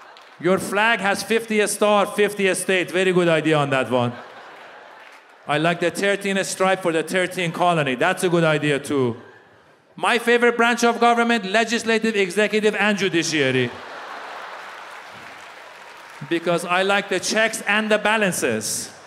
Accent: Iran; Where are we from? We are from Iran. Dad, nobody likes Iran.

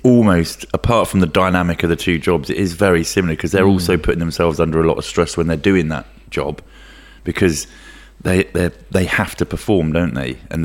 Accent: Luton, East of England, United Kingdom; I grew up in Luton

